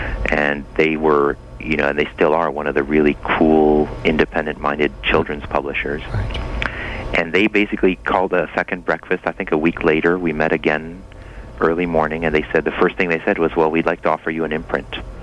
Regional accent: France; moved away as an adult; now in United States; I grew up in France, so I was you know, you could say I was born and raised with a different kind of comics than the American superheroes.

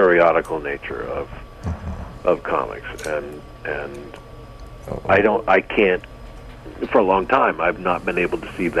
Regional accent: Seattle, Washington, United States; Or for me, I grew up in Seattle, but it was a drugstore that was on the way home from school, right?

